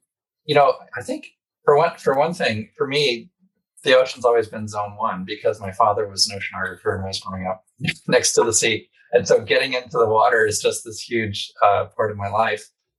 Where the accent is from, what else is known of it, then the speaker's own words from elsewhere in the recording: Woods Hole, Massachusetts, United States; In my hometown of Woods Hole, Massachusetts, the average temperature has increased more than 2 degrees Celsius